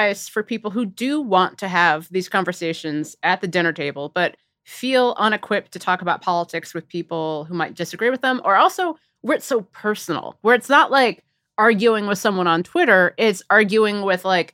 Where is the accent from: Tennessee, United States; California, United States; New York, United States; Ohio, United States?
Ohio, United States; Cincinnati; See, I was raised Catholic in Cincinnati, Ohio